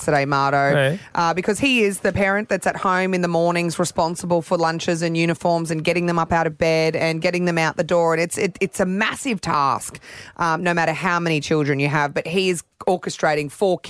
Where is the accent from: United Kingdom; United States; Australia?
Australia; Queensland; I'm a Queenslander.